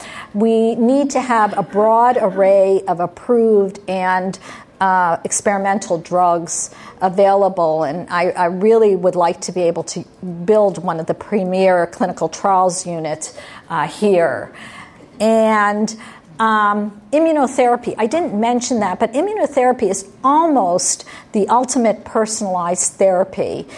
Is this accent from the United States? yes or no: no; Canada; San Diego is a really gorgeous city, but I'm from Canada, and it's very pretty and as well.